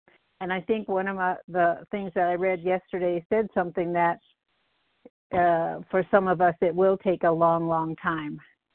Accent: Claremont, California, United States; I'm from Claremont, California.

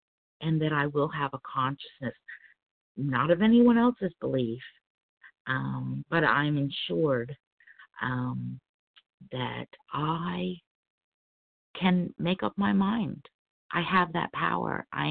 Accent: Delaware, United States; I'm from Delaware

